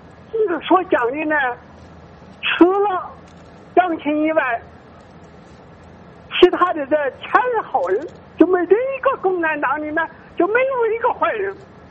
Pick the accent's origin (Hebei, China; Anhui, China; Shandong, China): Anhui, China; 我是安徽的，啊，我是延丰村就是老定户，个人定户。